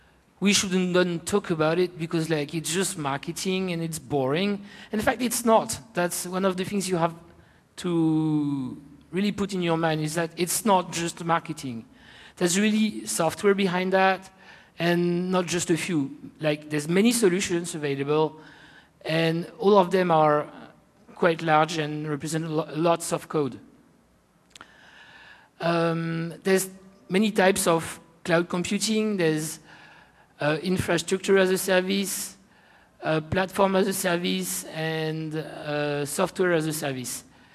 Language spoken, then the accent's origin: English; France; accent: French; English is a second language; I hope you'll be able to cope with my silly French accent.